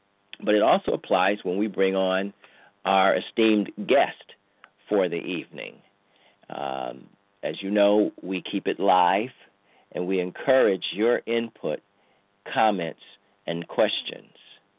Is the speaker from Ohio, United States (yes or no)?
yes; Cleveland, Ohio, United States; now in New Jersey, United States; from California to Texas to Ohio, my hometown, Cleveland.